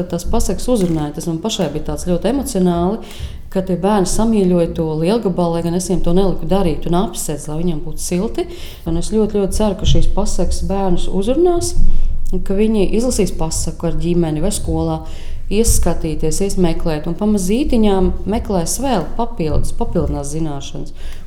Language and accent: Latvian; Jelgava, Zemgale, Latvia; Esmu jelgavniece un visu mūžu arī dzīvoju. Jelgavā strādāju jau 10 gadus es Jelgavas gida